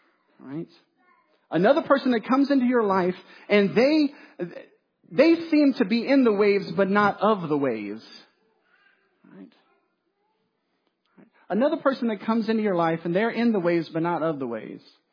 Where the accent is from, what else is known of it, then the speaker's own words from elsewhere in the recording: the South, United States; it's tough as a Southerner because you think you're a Christian already.